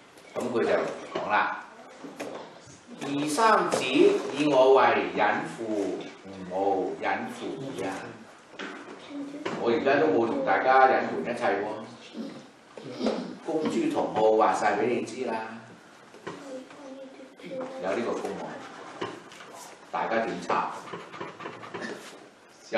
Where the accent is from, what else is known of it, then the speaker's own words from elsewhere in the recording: China; 因為我們中國人有些經常都說師傅當然收埋一些秘訣的了